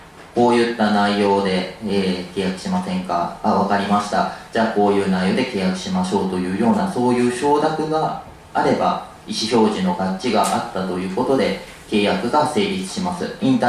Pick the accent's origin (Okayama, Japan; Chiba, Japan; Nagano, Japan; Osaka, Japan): Osaka, Japan; 大阪出身でして